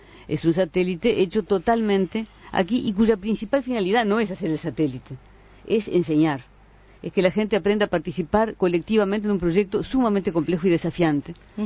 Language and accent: Spanish; Uruguay; ni siquiera como uruguayo